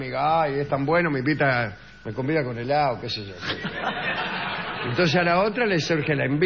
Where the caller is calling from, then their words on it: Moreno, Buenos Aires Province, Argentina; vengo de Moreno